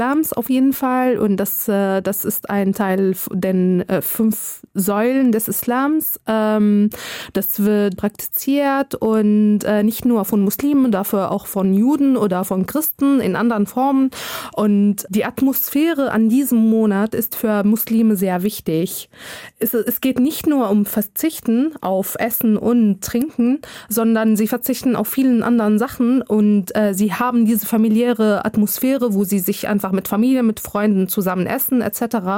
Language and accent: German; Syria; German is a second language; now in Germany; Ich bin selber keine Muslime, aber ich bin mit dem Thema ein bisschen aufgewachsen. Ich komme aus Syrien und da fasten die Mehrheit auf jeden Fall. Ich muss auch mal sagen, ich komme aus einer kleinen Stadt, wo sehr wenig Menschen fasten.